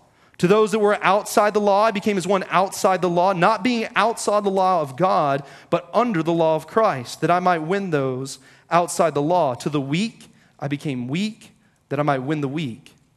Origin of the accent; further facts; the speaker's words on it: Texas, United States; I'm from Texas and I'm with the young men's ministry.